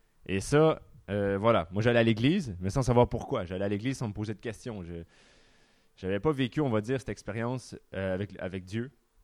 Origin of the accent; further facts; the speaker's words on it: Quebec, Canada; accent: Quebec; je suis désolé, je suis québécois. Donc voilà. Ça va peut-être s'entendre à mon accent, un petit peu.